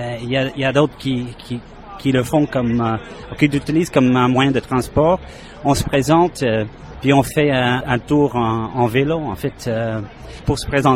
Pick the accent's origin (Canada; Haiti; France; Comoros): Canada; Toronto, Ontario; also born or lived in Montreal; j'habite à Toronto, je suis né à Montréal, mais en fait, je vis ici depuis presque toute ma vie.